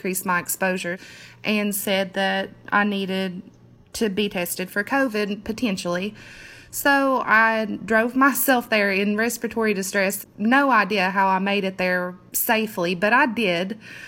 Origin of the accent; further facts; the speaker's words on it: Chapmanville, West Virginia, United States; I am 29 years old. I am from Chapmanville, West Virginia. I've lived in West Virginia my whole life.